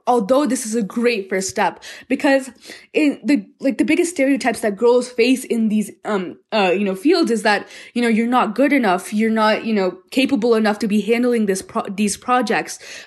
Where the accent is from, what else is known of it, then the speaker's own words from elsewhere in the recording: Colorado, United States; born there; so my parents immigrated from the United States, and that's when I was born in Colorado. Me and my brother were born here.